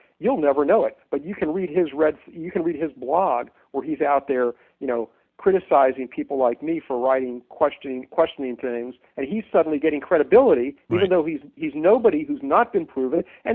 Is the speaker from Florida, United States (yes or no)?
yes; Miami, Florida, United States; I'm from Miami